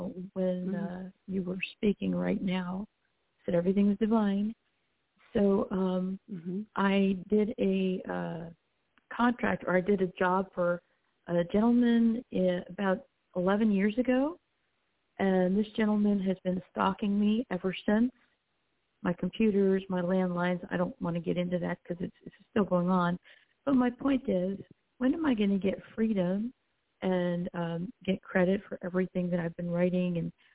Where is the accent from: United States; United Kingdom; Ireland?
United States; Florida; I'm from Central Florida.